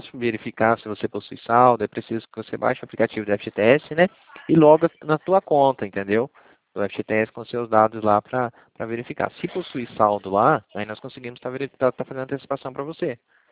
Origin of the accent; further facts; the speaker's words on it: Cornélio Procópio, Paraná, Brazil; Eu sou de Cornélio Procópio, tá bom? Cornélio Procópio